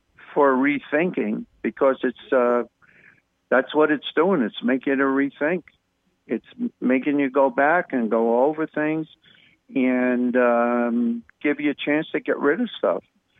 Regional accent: Long Island, New York, United States; I come from Long Island. I was on the water all my life.

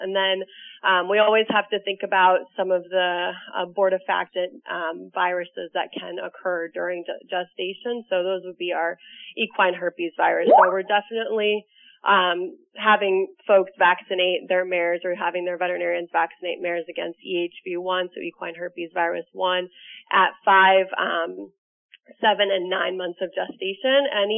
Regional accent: Florida, United States; I was raised down in South Florida, and I went to the University of Florida for both undergrad and veterinary school.

